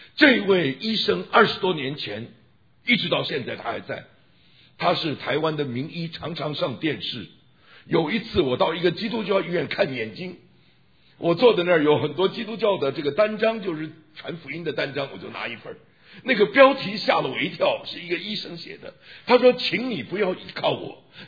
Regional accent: China; now in United States; 我们到了美国人，这个美国人，这个外国人，其实他们是本国人，我们是外国人。但是我们中国人无论到哪都外国人

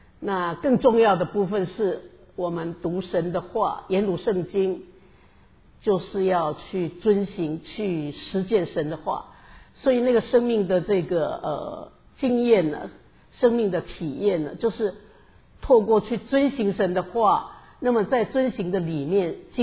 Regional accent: Taiwan; 我是台湾人，所以我们的结婚呢，我们说我们两岸已经统一了，在我们家是。

